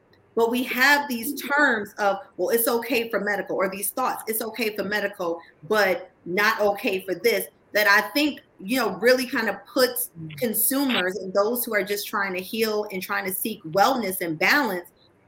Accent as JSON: {"language": "English", "town": "Buffalo", "region": "New York", "country": "United States", "tie": "born or raised there", "said": "Like, I'm from upstate New York, I'm from Buffalo. I grew up in one of those neighborhoods that was like heavily impacted, heavily criminalized due to policies of the war on drugs."}